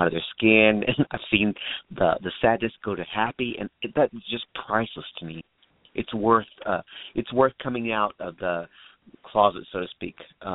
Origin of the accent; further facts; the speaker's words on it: Baton Rouge, Louisiana, United States; I'm from Baton Rouge.